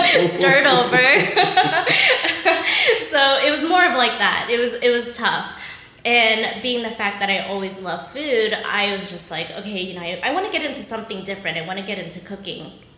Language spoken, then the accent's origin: English; Florida, United States; No, but I grew up in Florida and back there at that time period too, like food, like really good food didn't really exist.